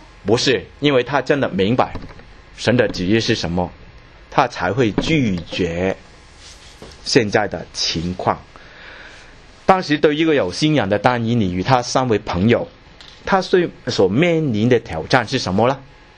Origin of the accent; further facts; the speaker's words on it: China; 我们中国人就没有关系了啊，什么都觉得很好吃。